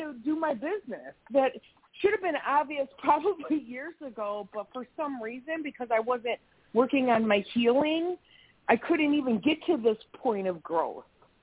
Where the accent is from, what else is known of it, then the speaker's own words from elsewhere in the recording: Chicago, Illinois, United States; well, I'm from Chicago, so – but it's just beautiful up here.